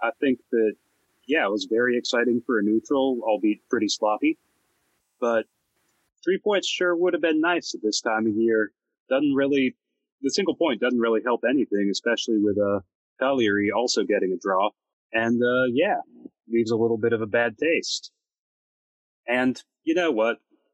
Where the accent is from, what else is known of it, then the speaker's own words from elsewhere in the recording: Texas, United States; You know, as a Texan, it tastes like foreign exotic climes.